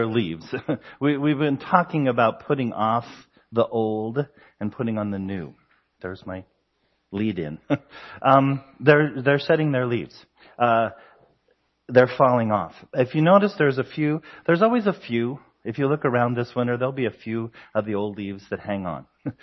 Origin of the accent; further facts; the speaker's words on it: Colorado, United States; Some of you know that we're from Colorado, and falls are beautiful in Colorado.